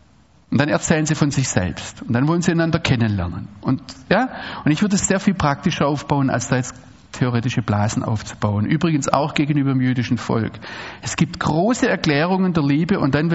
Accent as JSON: {"language": "German", "country": "Germany", "said": "Ja, so wie wir das gerne als Deutsche hätten."}